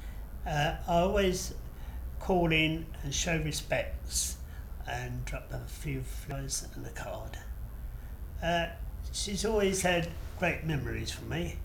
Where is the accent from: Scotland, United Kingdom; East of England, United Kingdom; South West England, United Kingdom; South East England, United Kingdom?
East of England, United Kingdom; Cambridge; I come from Cambridge. I'm 74, old enough to know better.